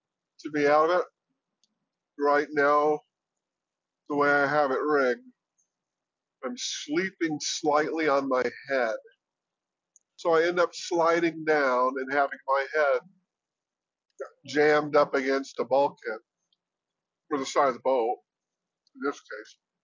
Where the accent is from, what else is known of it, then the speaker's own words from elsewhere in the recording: New Mexico, United States; you can say, I'm from New Mexico.